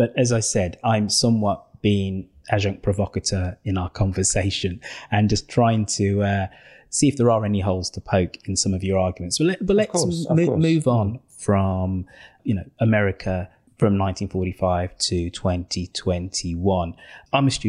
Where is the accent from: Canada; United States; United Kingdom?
United Kingdom; because I'm British